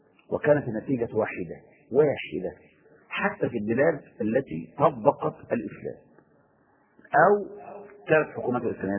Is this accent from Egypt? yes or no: no; Syria; يقولون عندنا في سوريا عزيز بدون قيام